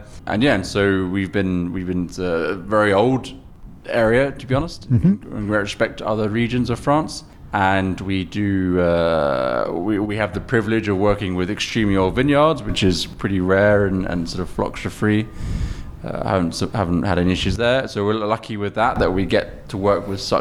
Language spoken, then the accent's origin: English; London, United Kingdom; also born or lived in Switzerland; So I was born in Switzerland. I was lived in London my whole life. My father's from Holland and my mother's from Germany. Yeah, so I'm sort of a European kind of mixture, should we say.